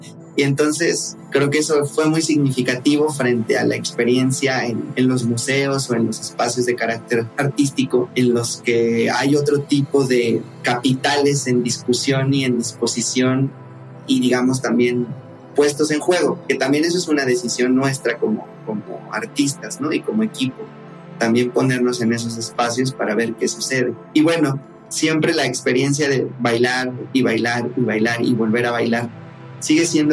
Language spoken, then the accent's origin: Spanish; Iztapalapa, Mexico City, Mexico; fue en un tianguis de Iztapalapa, que es de donde yo soy, de donde yo vengo